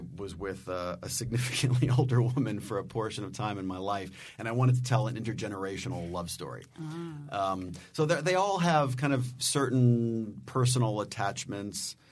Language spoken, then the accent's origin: English; Cleveland, Ohio, United States; I'm from Cleveland, Ohio.